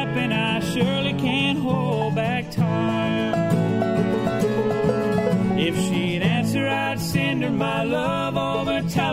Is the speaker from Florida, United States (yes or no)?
no; Ohio, United States; Well, you know, I'm from Ohio originally